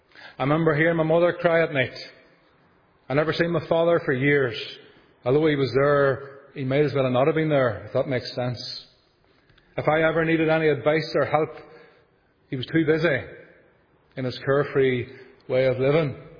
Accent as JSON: {"language": "English", "town": "Armagh", "region": "Northern Ireland", "country": "United Kingdom", "tie": "born or raised there", "said": "As a young boy, I lived in Armagh. That was my hometown. And up until that point, up to the age of 8 years of age, I was quite a happy young man."}